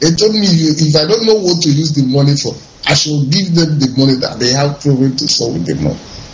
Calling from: Dakar, Senegal; I'm calling from Dakar, Senegal.

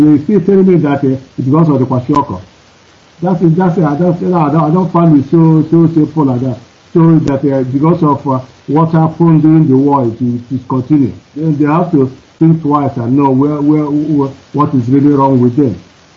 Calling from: Cologne, North Rhine-Westphalia, Germany; I'm calling from Cologne, Germany.

